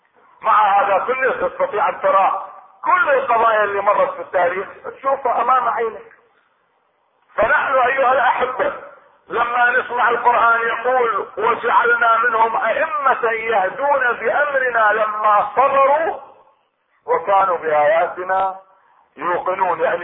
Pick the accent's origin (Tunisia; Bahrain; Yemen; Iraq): Iraq; 7 معصومين 7 ائمة عندنا في العراق.